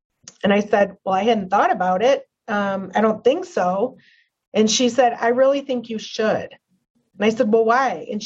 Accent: Farmington Hills, Michigan, United States; I grew up in Farmington Hills, Michigan. It was my parents and my brother and I, my younger brother, Brian, and I.

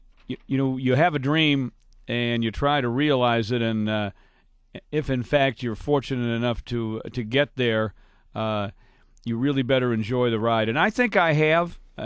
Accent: Marshalltown, Iowa, United States; I made sure that I listened to the Iowa games on the radio when I was growing up in Marshalltown

